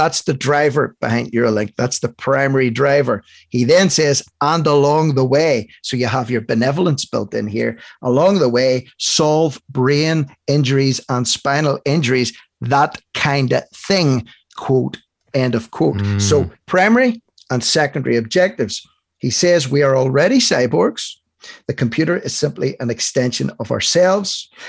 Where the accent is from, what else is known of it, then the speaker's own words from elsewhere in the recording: Northern Ireland, United Kingdom; I spent, you know, most of my young childhood and teen years growing up in Northern Ireland, where there was a lot of sectarianism, a lot of religious bigotry